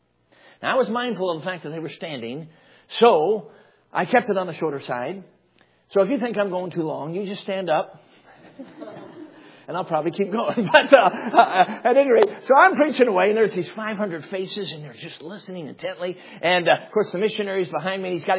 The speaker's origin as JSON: {"language": "English", "region": "Michigan", "country": "United States", "said": "I'm from Michigan, but at least in Michigan, it's in the basement, not the main level floor."}